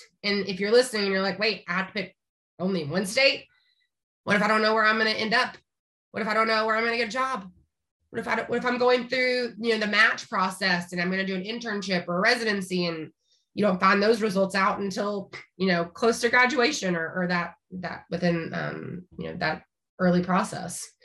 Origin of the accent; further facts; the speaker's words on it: United States; I always feel so fancy whenever I say province as an American.